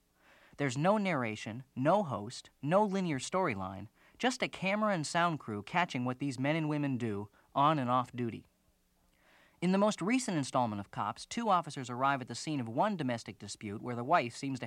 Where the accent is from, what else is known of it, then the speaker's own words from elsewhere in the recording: Florida, United States; I grew up in Broward County, so I recognize the hotspots, the expressways, the cop cars, and the residential neighborhoods.